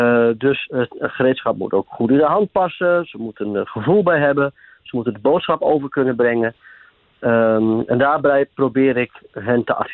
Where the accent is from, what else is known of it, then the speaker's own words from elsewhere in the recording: Drenthe, Netherlands; ik ben een echte Drent